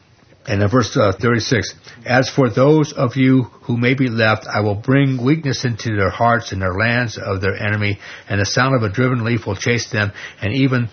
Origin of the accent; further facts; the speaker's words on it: New York, United States; I mean, I'm from New York. I go back there sometimes.